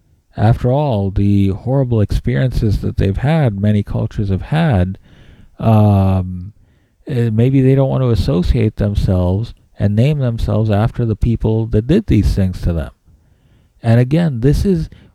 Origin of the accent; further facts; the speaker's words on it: India; I am from India. I am Indian.